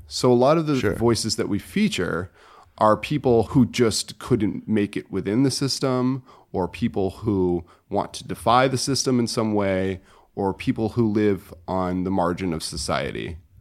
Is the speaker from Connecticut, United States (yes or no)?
yes; Connecticut, United States; I'm from Connecticut originally, which is completely insignificant to the story. I would just say that I was born to an immigrant parent. My dad's from Italy.